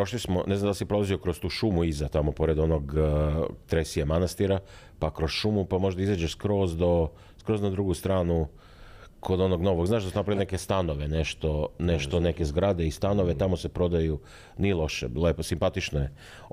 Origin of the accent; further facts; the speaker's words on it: Slavonski Brod, Brod-Posavina County, Croatia; ja sam odrastao u Slavonskom Brodu